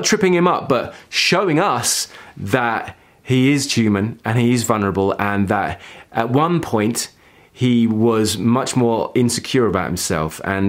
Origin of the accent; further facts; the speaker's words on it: United Kingdom; now in Finland; I'm not from the States, I grew up in the UK and I live in Finland now.